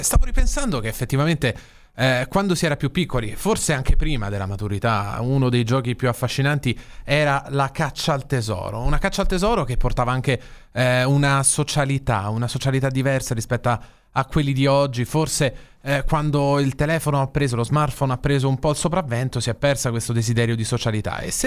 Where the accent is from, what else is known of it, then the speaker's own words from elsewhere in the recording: Rome, Lazio, Italy; parlo da romano